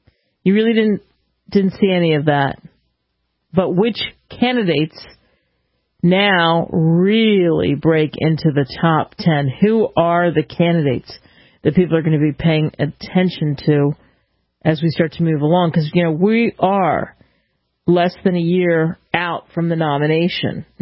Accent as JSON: {"language": "English", "town": "Philadelphia", "region": "Pennsylvania", "country": "United States", "tie": "born or raised there", "said": "huge outbreak in Philly because there was a three-day convention at the Bellevue Stratford Hotel in my hometown."}